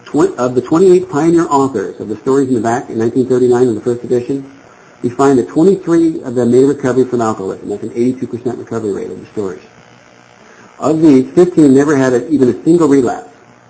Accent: New Jersey, United States; I was driving, I would cut people off, and I'm from Jersey, you know.

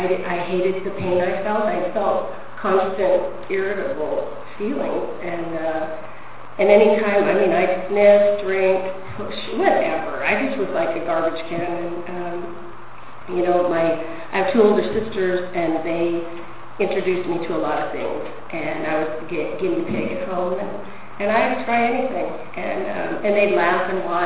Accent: Minnesota, United States; My parents were always constantly fighting, and I grew up in Minnesota.

